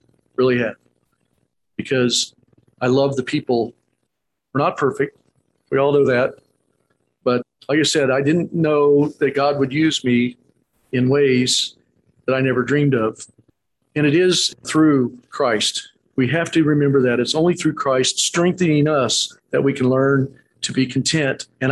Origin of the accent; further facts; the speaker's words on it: Missouri, United States; I tell everybody I'm from Missouri, you have to show me.